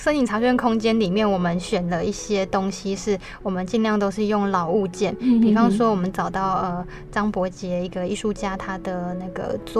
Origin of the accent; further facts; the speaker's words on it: Sanxing, Yilan County, Taiwan; 因为我小时候住在三星嘛，我们刚好在天颂碑那边的上面